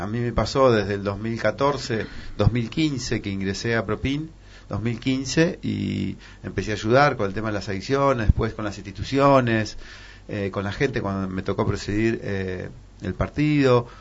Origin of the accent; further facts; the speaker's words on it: Argentina; Nosotros somos solidarios, el argentino por sí es solidario.